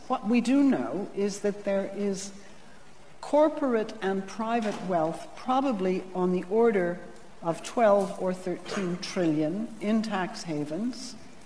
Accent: United States; Look, I mean, when I was growing up in the United States, the top tax rate was 90%, and that was under a Republican president.

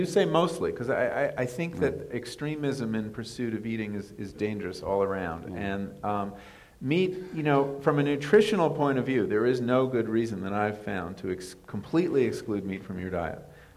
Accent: New England, United States

